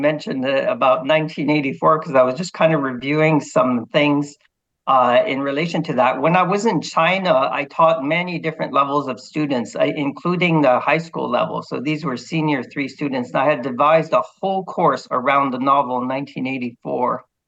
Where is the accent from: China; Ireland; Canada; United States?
Canada; Quebec; I'm from Quebec, Canada, and there's almost the majority of the population here speak French.